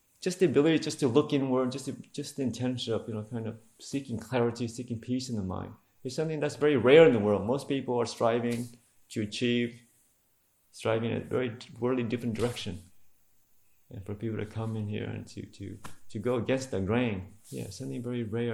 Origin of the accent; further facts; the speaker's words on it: Perth, Western Australia, Australia; something that I anticipated and accepted when I came from Perth.